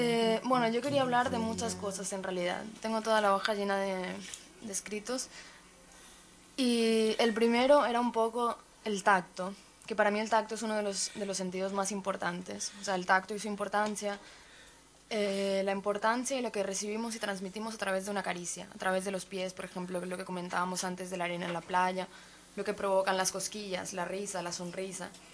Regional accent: Barranquilla, Atlántico, Colombia; yo no me acordaba de nada en Barranquilla, donde yo nací

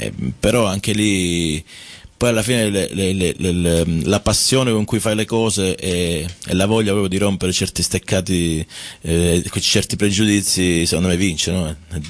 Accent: Calabria, Italy; questo mi dà la possibilità di far parlare della Calabria, della mia terra

